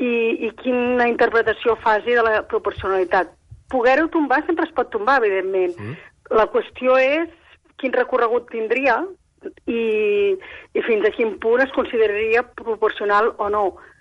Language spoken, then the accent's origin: Catalan; Igualada, Catalonia, Spain; Jo que soc d'Igualada, que vaig ser dels primers llocs que es van confinar, el primer lloc que es va confinar